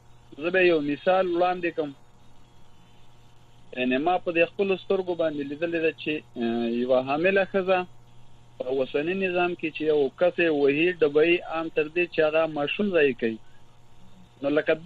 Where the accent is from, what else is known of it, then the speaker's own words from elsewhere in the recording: Afghanistan; مونږ افغانان یو زمونږ د ټول افغانانو کلچر یو دی